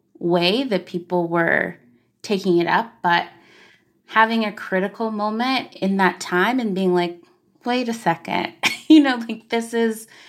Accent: Arkansas, United States; one that felt familiar, you know, as a Black girl growing up in Arkansas.

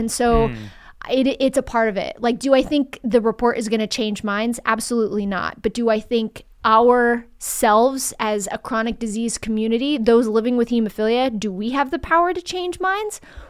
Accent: United States; this is why it means something to me as an American, as a mother, as a patient, as a child, as a grandmother.

